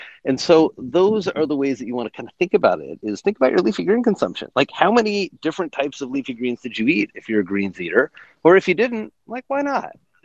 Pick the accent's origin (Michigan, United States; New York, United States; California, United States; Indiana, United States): Indiana, United States; I grew up in Indiana. I'm a farm boy.